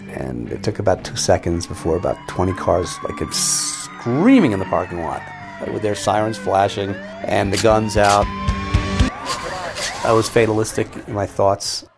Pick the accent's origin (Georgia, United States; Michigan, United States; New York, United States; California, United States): New York, United States; I grew up in New York, and I knew everything about New York, but New York had changed.